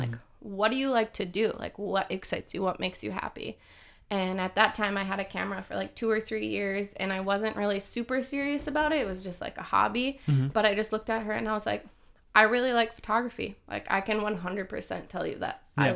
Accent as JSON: {"language": "English", "town": "Duluth", "region": "Minnesota", "country": "United States", "said": "I'm originally from Duluth, Minnesota."}